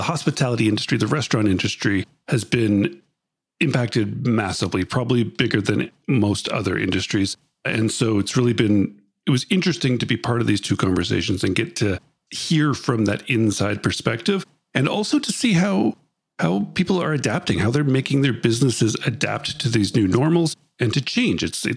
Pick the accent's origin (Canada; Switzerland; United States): Canada; As a Canadian